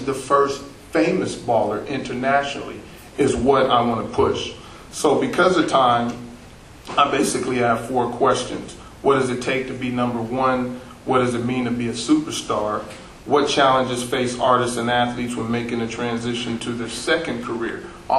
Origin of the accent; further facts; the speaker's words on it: West Coast, United States; I'm from the West Coast. I grew up both in an urban neighborhood. We moved to the suburbs in 1979